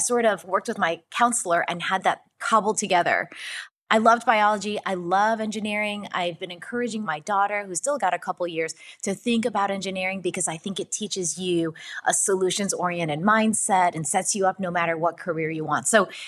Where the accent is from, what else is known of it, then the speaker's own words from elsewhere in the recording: New York, United States; also born or lived in Atlanta, Georgia; Yeah, I was born in Atlanta, Georgia, when my father was getting his PhD at Georgia Tech. But very quickly, we ended up moving up and down the East Coast. I ended up in upstate New York, and that's where I spent most of my childhood